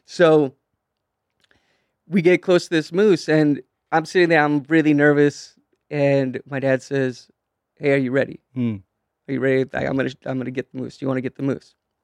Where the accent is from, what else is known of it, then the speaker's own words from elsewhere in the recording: Alaska, United States; You know, growing up in Alaska, everybody thinks we were hunters.